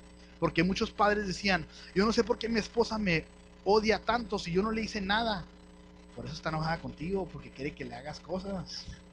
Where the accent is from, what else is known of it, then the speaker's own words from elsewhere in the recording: Mexico; Pero como buenos mexicanos nunca lo hacemos, ¿verdad?